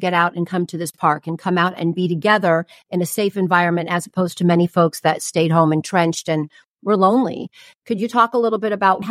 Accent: Los Angeles, California, United States; I grew up in Los Angeles, it was a big city

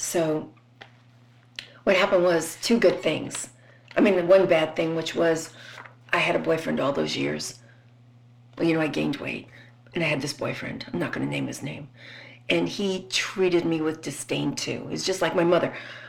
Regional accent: Roslyn, New York, United States; I was from Roslyn, but some of the girls, we were bussed in because we didn't have a high school in our town.

